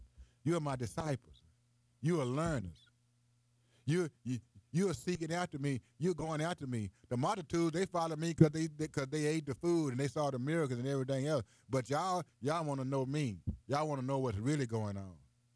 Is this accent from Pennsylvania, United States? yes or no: no; Bunker, Missouri, United States; I get 30, 40 minutes drive from my hometown, Bunker, to here to the radio station.